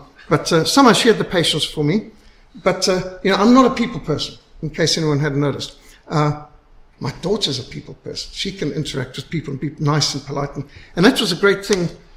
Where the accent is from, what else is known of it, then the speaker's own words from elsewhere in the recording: Zimbabwe; I was brought up in Rhodesia. We were sanctioned.